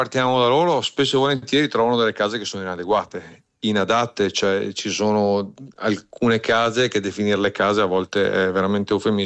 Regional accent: Veneto, Italy; io sono veneto

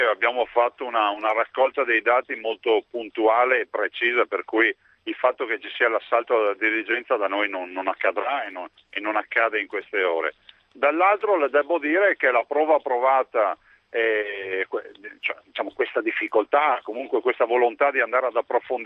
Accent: Veneto, Italy; Io vengo dalla provincia di Treviso, che esporta come la Grecia.

